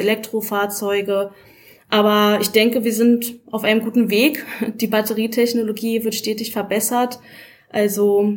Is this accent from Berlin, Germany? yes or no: yes; Berlin, Germany; now in Chile; Also ich bin gebürtige Berlinerin, lebe seit mittlerweile knapp 5 Jahren in Chile